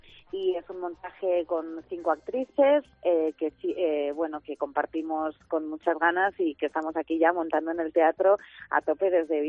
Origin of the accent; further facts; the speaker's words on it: Andorra, Aragon, Spain; also born or lived in Zaragoza / Madrid; yo estoy muy emocionada porque encima yo soy de Andorra, de Teruel